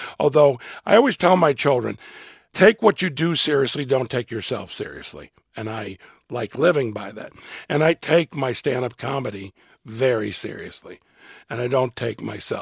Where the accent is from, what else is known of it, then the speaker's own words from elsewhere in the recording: Chicago, Illinois, United States; I am from Chicago. The way a Midwesterner is, the way a Chicagoan is, that is at my soul who I am.